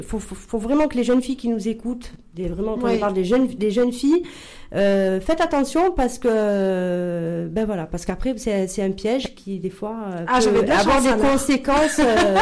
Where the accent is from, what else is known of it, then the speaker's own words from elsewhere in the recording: Tlemcen, Tlemcen Province, Algeria; moi, je suis de Tlemcen, donc chez nous, de notre côté, on ne sait pas faire à manger.